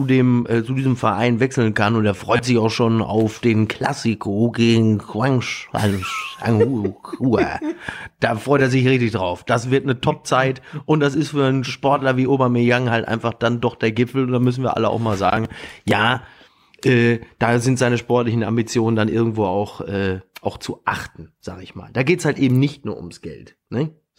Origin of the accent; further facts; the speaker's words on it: Germany; Und nicht mich als Deutscher.